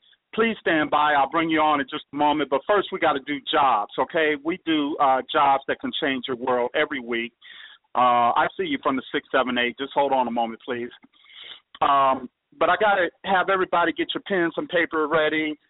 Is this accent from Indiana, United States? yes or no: no; Akron, Ohio, United States; Let's move to Northeast Ohio in Akron, my hometown.